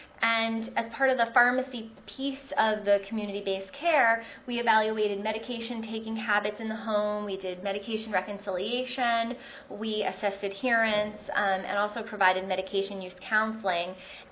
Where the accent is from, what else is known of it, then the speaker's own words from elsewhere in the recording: Philadelphia, Pennsylvania, United States; So I had mentioned I'm from Philadelphia, so we're in West Philadelphia, very urban area